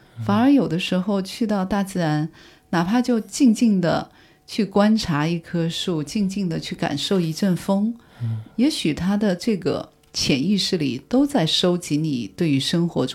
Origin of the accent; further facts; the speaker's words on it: Shanghai, China; 我曾经觉得我是一个土生土长的上海人